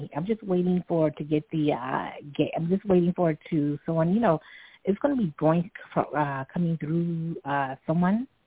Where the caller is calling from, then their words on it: Brooklyn, New York, United States; I'm calling from Brooklyn.